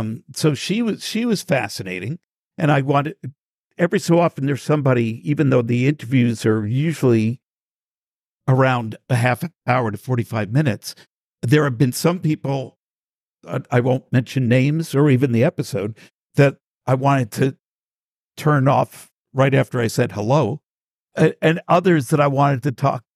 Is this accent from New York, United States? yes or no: yes; New York, United States; I grew up in New York, and there was a thing called Million Dollar Movie